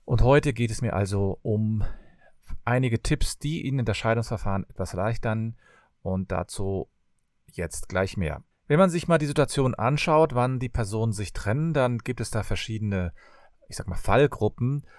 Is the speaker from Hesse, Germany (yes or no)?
no; Cologne, North Rhine-Westphalia, Germany; und ich komme aus Köln.